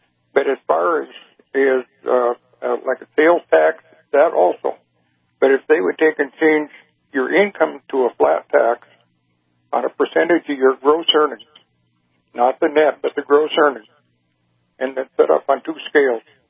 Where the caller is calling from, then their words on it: Clitheroe, Minnesota, United States; I'm from Clitheroe, Minnesota.